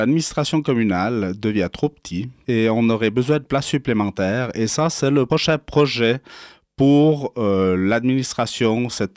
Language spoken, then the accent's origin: French; Charras, Nouvelle-Aquitaine, France; Je suis né à Charras, originaire de Charras. J'ai 47 ans